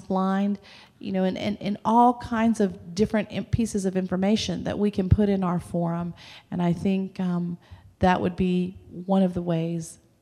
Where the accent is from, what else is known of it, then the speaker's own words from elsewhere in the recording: Austin, Texas, United States; Good evening. … from Austin, Texas